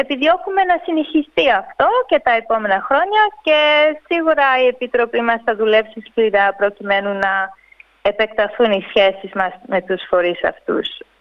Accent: Melbourne, Victoria, Australia; Εγώ γεννήθηκα και μεγάλωσα στη Μελβούρνη, με ελληνική καταγωγή από την Ήμβρο και την Αλεξάνδρεια.

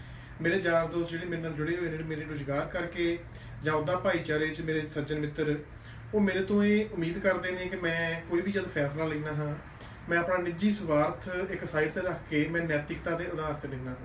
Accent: Amritsar, Punjab, India; now in Melbourne, Australia; Melbourne ਦਾ ਵਾਸੀ ਹਾਂ ਜੀ। ਪਿਛਲੇ 11 ਸਾਲਾਂ ਤੋਂ ਜੰਮਪਲ ਮੈਂ ਅੰਮ੍ਰਿਤਸਰ ਸਾਹਿਬ ਦਾ, ਇੰਡੀਆ ਤੋਂ।

